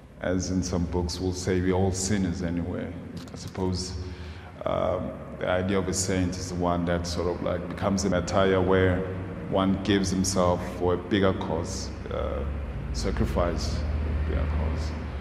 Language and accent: English; South Africa; Because I've, you know, as South African, I've witnessed such things